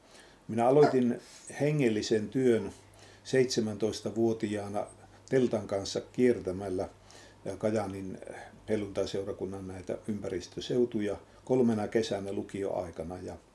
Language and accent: Finnish; Sotkamo, Kainuu, Finland; Me olemme Railin kanssa molemmat kainuulaisia. Minä olen syntynyt Sotkamossa